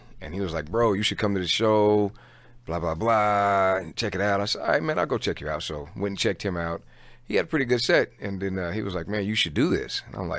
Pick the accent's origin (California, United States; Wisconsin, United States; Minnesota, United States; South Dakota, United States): California, United States; San Francisco; also born or lived in Seattle, United States / Anchorage, United States; Yeah. Well, actually, I grew up in San Francisco. That's where I'm from.